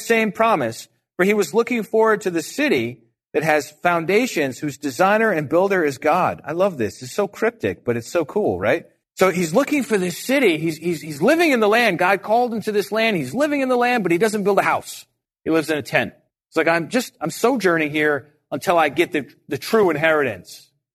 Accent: Ireland; I'm Irish.

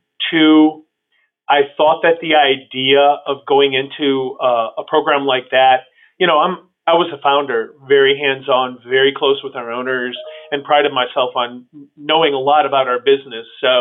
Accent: Chicago, Illinois, United States; Grew up in Chicago.

